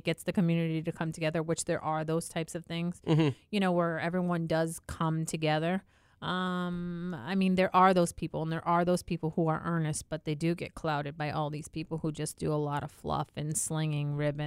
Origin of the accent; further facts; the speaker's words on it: New England, United States; and I'm from New England